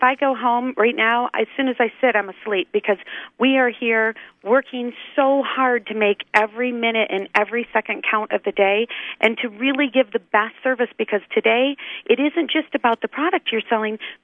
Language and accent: English; Okemos, Michigan, United States; came back to my hometown of Okemos and started my business in a tiny little 256 square foot office